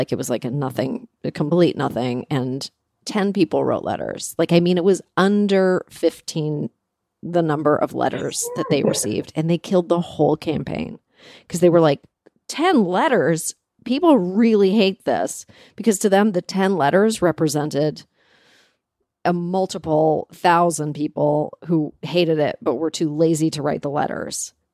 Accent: Canada; I grew up in Canada

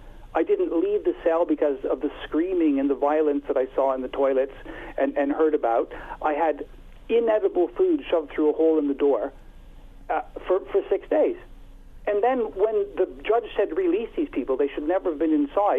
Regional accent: Canada; as any other Canadian who's listening to this story. I've lived here, but boy, everyone knows me as a Canadian.

